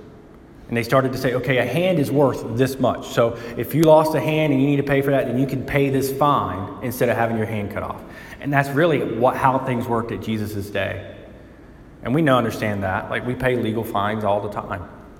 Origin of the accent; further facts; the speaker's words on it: Alabama, United States; Listen, I'm from Alabama and I live in the inner city. I can use whatever grammar I want.